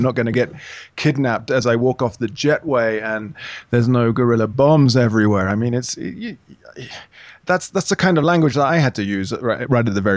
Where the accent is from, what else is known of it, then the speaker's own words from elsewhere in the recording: England, United Kingdom; now in Colombia; I say we, I'm English or whatever, but I live here.